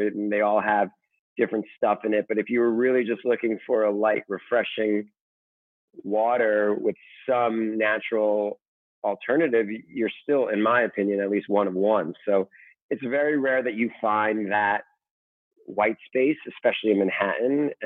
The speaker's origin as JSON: {"language": "English", "country": "Russia", "said": "I'm from Russia, so we spoke a little Russian to each other."}